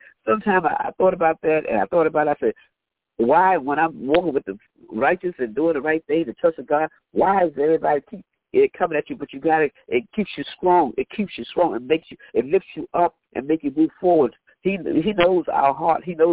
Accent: the South, United States; now in New York, United States; in New York, they don't say good morning, but some do, but I'm from the South, so I say good morning.

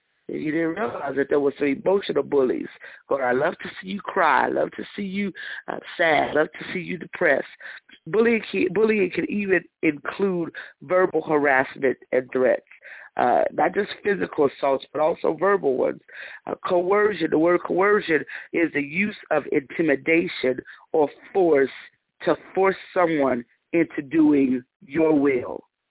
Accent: Las Vegas, Nevada, United States; I thank God for being born and raised in Las Vegas, Nevada

